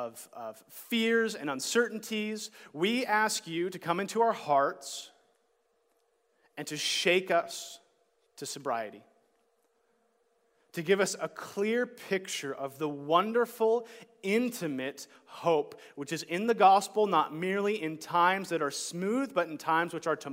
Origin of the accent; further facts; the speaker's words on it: California, United States; now in Missoula, United States; I'm from Southern California, going back there, it's still a culture shock going from Missoula to California.